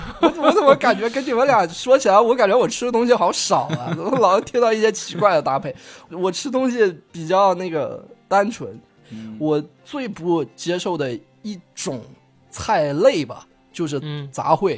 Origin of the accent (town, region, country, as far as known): China